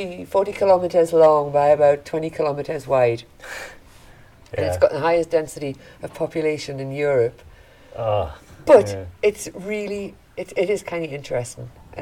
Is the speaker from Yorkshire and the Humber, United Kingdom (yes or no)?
no; Newcastle upon Tyne, North East England, United Kingdom; Like, I come from Newcastle. That's my cultural background. I'm a Geordie. It doesn't matter where I live.